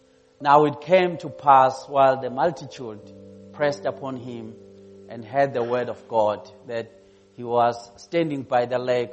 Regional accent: KwaZulu-Natal, South Africa; born there; And yes, I was born in Zululand.

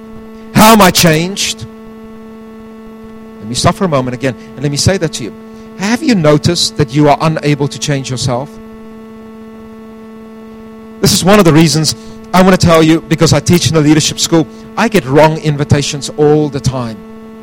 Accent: South Africa; now in United States; Very often when I tell people, I'm from South Africa

